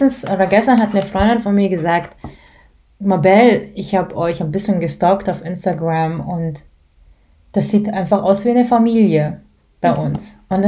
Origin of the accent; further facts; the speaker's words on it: Germany; Und ich sagte, ich komme aus Deutschland, aber ich bin eine von euch.